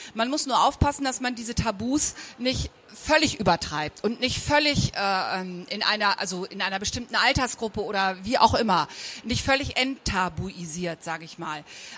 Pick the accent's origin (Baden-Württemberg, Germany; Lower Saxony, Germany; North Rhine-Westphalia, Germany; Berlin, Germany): Lower Saxony, Germany; Braunschweig; mehr ist in Braunschweig, wo ich herkomme, dann auch so nicht möglich, weil Eltern das gar nicht haben möchten.